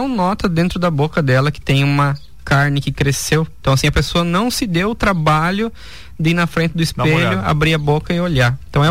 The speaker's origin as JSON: {"language": "Portuguese", "region": "Paraná", "country": "Brazil", "lives_now": "Xaxim, Brazil", "said": "Eu e minha esposa somos os dentistas, nós viemos do Paraná."}